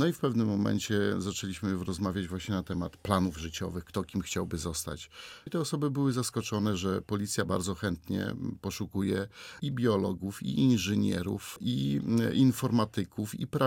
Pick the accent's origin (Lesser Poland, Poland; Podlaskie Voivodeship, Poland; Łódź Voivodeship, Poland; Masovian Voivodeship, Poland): Podlaskie Voivodeship, Poland; Białystok; bo jestem białostoczaninem.